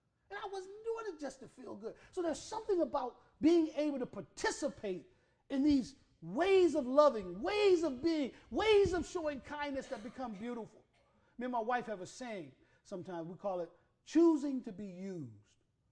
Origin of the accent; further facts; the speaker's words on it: Virginia, United States; I grew up in Virginia, and I had neighbors who had a fence in their yard.